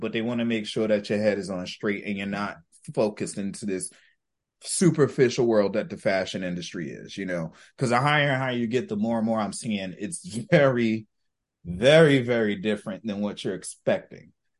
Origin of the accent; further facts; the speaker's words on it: New Jersey, United States; Cause I'm like, I'm from Jersey.